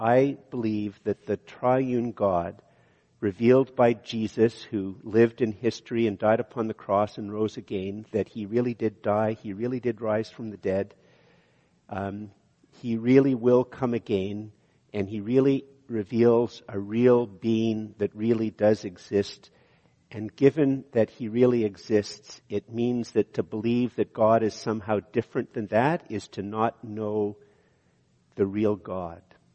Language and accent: English; Canada; because some of us, if we're very Canadian, will wonder why it is a bad thing